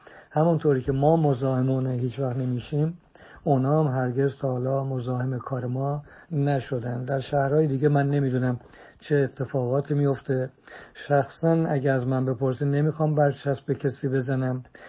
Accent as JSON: {"language": "Persian", "country": "Iran", "said": "همه ما ایرانی هستیم، از آلمان، هلند، فرانسه، بلژیک، اتریش، انگلیس"}